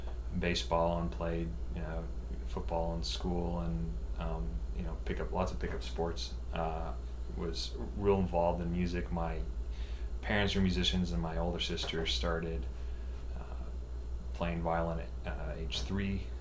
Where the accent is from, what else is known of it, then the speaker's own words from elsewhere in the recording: Billings, Montana, United States; Well, I grew up in Billings, and we did go back to Helena.